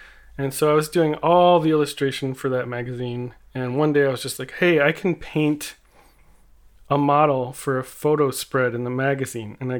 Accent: California, United States; I'm from the South Bay near Los Angeles, California.

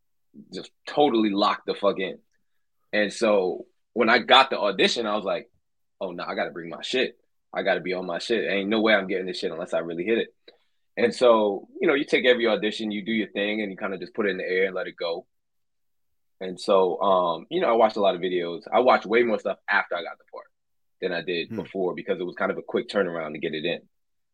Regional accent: Brooklyn, New York, United States; moved away as an adult; I'm from Brooklyn, New York. My parents are Trinidadian.

